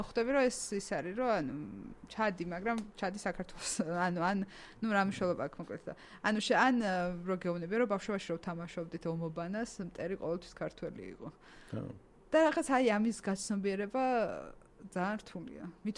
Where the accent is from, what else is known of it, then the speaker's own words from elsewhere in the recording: Abkhazia, Georgia; აფხაზეთიდან ვარ და რაღაცა